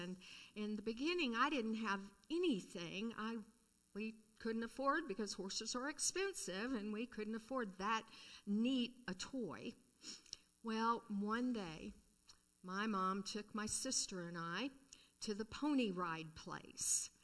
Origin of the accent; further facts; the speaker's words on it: Los Angeles, California, United States; I grew up in Los Angeles, California, which I'm sure all of you, most of you, would think of as a huge city, big city with lots of traffic.